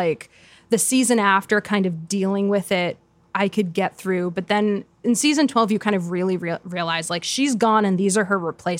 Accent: New Jersey, United States; I grew up in New Jersey.

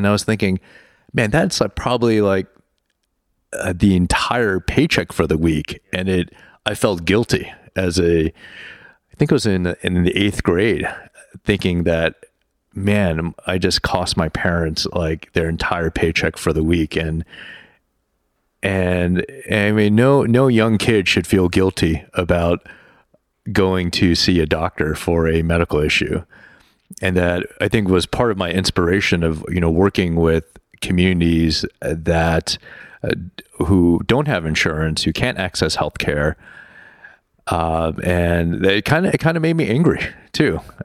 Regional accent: Chicago, Illinois, United States; also born or lived in Houston, United States; working in Newark, New Jersey, growing up in Chicago and Houston and doing part of my training in New York City

